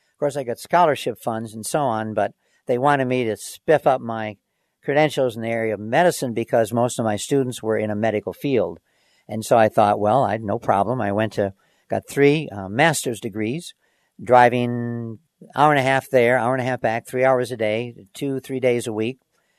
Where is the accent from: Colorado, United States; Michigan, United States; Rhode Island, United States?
Michigan, United States; Detroit; "Here's my family, and I'm from Detroit." So I grew up in a fairly integrated society. I went to Wayne State University, and a number of my professors were black.